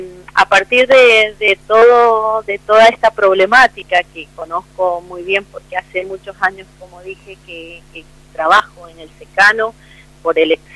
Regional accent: Lavalle, Mendoza, Argentina; es muy importante para nosotros, como en primer lugar, como lavallinos, como mendocinos y como argentinos.

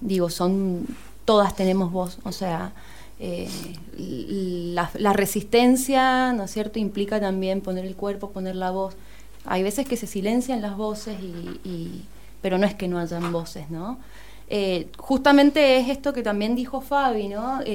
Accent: Mendoza, Argentina; somos mujeres mendocinas de diversas, ¿no es cierto?, procedencias

